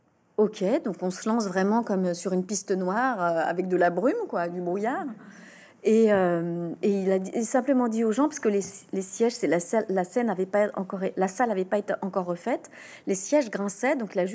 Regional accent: Paris, Île-de-France, France; comme toute Parisienne qui se respecte, quitter Paris, puisque je suis née à Paris

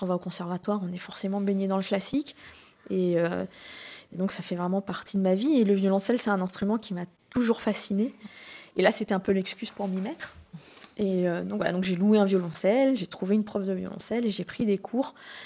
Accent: Paris, Île-de-France, France; je suis parisienne et que j'ai un oncle qui vit dans le Var

